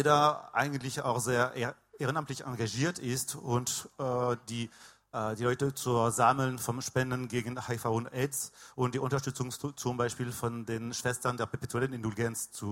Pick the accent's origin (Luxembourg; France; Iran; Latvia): France; now in Munich, Germany; Ja, lange her komme ich aus Frankreich. Ich bin auch Deutsch-Franzose. Wohne seit 16 Jahren in München, schon ganz gut eingelebt hier.